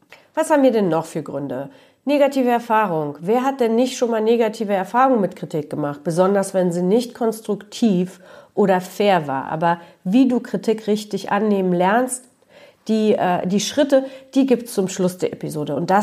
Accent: Poland; born there; ich bin ja in Polen geboren

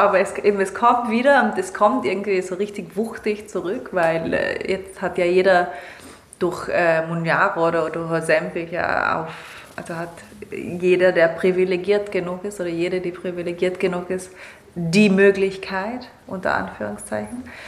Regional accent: Italy; ich bin ja in Italien groß geworden

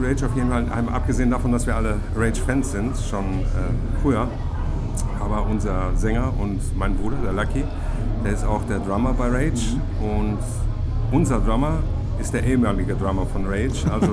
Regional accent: Greece; Nämlich, ich bin Grieche und Amphitheater, das verbinde ich so ein bisschen.

